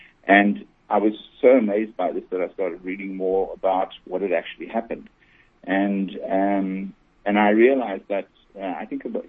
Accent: Johannesburg, Gauteng, South Africa; also born or lived in Netherlands; I was born in the Netherlands, but my folks emigrated when I was four. So we emigrated in 69 and settled in Johannesburg then. And then I went to English schools in Johannesburg

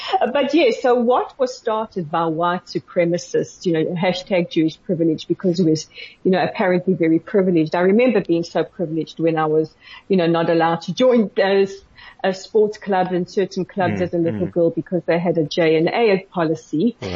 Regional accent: South Africa; now in Israel; am an adopted child, that my roots are apparently Moroccan-Israeli, but I grew up in South Africa in an Ashkenazi Jewish home.

